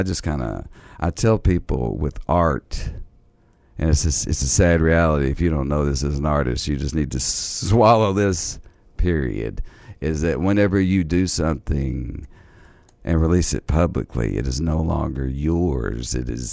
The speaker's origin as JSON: {"language": "English", "region": "Tennessee", "country": "United States", "tie": "born there", "said": "Because I was born in Tennessee, which is like an hour and a half throw from here, right? And this is where I've just always been, in this area."}